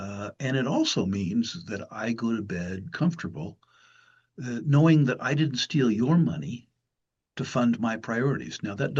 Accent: California, United States; born there; now in Washington, United States; I was born in the People's Republic of California

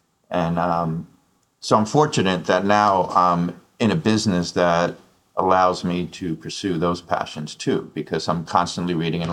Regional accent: New York, United States; driving age in where I grew up in New York was 16

